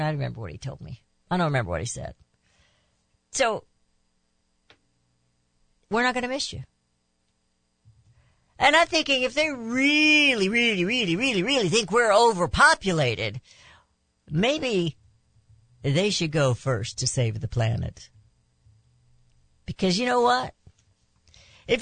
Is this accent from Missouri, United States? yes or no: yes; Raytown, Missouri, United States; also born or lived in Jamestown, Missouri; I came from Kansas City, moved down in the middle of my freshman year to Jamestown, Missouri. A little bitty town, only had 200 and some people in it.